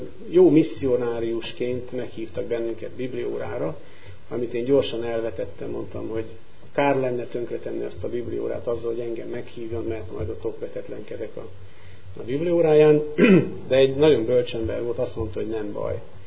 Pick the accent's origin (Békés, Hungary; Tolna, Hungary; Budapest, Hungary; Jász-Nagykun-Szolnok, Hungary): Jász-Nagykun-Szolnok, Hungary; Karcag; born there; Én karcagi születési vagyok, és református kerességű karcagi kun gyerekként születtem, és láttam meg a napvilágot. 20 éves korunkban, amikor összeházasodtunk, elköltöztünk Nógrád megyébe